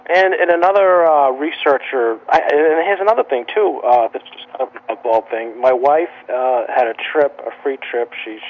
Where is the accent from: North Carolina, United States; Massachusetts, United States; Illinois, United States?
Massachusetts, United States; Boston; Sure, I grew up in Southie.